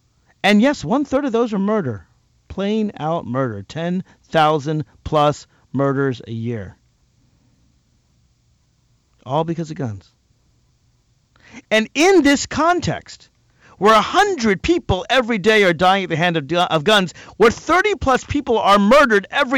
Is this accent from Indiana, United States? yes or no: no; Virginia, United States; in Virginia Tech or the other killer in Virginia who wanted to be in the national news. That's in my home state.